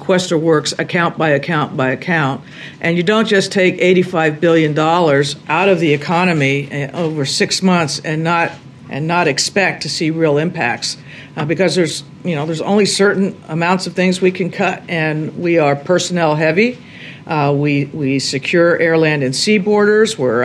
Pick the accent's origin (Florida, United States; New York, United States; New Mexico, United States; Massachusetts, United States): New Mexico, United States; I'm from New Mexico originally. I've lived the border and worked that border my whole life.